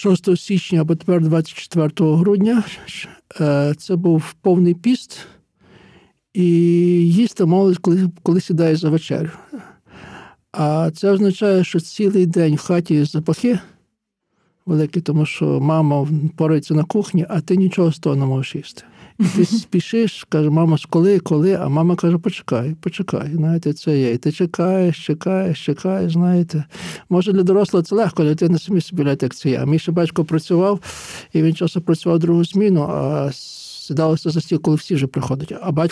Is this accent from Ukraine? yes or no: yes; Lviv Oblast, Ukraine; я з Стрийщини, серцеве серце Бардирівського краю.